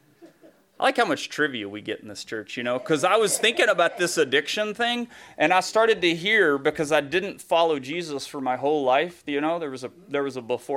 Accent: the South, United States; Growing up in the South, you needed suits probably more than you do here.

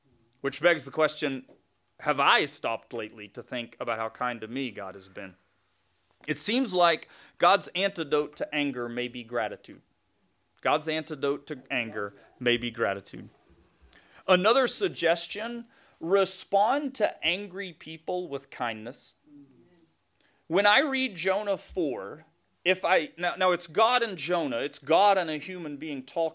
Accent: Tennessee, United States; despite growing up in Tennessee and whatever stereotypes I could traffic in.

